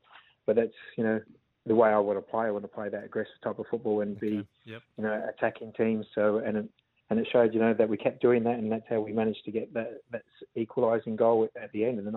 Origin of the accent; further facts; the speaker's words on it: Whyalla, South Australia, Australia; a country kid growing up in Wyala, that's your life.